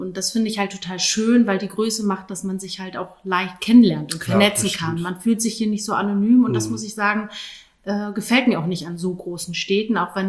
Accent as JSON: {"language": "German", "town": "Schwerin", "region": "Mecklenburg-Vorpommern", "country": "Germany", "tie": "born there", "also_born_or_lived": "Potsdam", "said": "bin aber selber gebürtige Schwerinerin und nach dem Studium gab es ja natürlich ganz viele offene Türen, aber ich bin wieder zurückgekommen"}